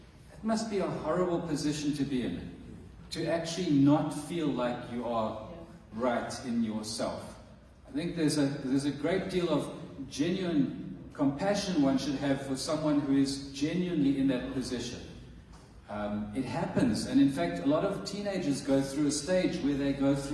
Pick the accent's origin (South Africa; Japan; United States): South Africa; I'm a South African